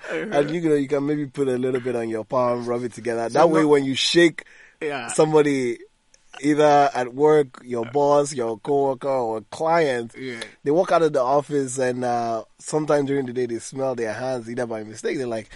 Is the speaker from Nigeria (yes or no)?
yes; Nigeria; as a Nigerian